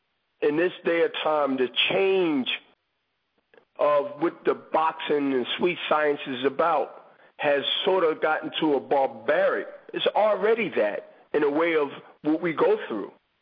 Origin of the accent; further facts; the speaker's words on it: Philadelphia, Pennsylvania, United States; Man, I'm from Philadelphia. They invented that.